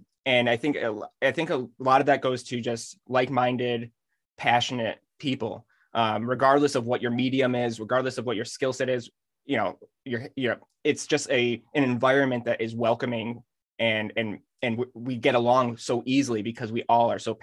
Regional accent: Massachusetts, United States; we're both from the Massachusetts area.

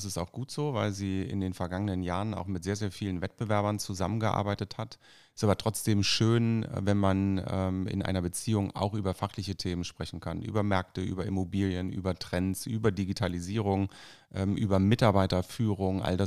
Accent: Hamburg, Germany; born there; direkt an meinem Geburtsort in Rissen in Hamburg

